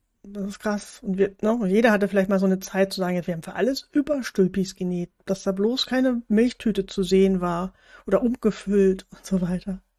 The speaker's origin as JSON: {"language": "German", "region": "Hamburg", "country": "Germany", "said": "ich komme ja aus Hamburg"}